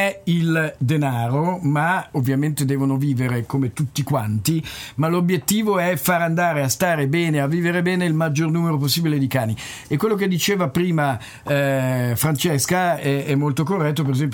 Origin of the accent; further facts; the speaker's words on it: Florence, Tuscany, Italy; io sono fiorentina.